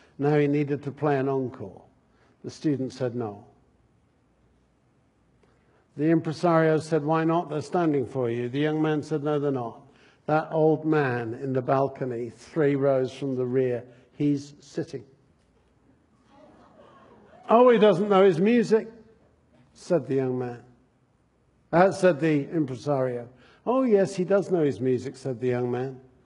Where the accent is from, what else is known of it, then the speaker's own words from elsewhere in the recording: United Kingdom; now in United States; I'm British. Well, we're American citizens, and that's marvelous, but my roots go back in an old country.